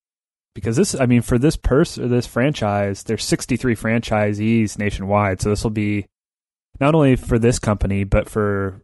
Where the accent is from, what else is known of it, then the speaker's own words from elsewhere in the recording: Indiana, United States; This comes from my home state of Indiana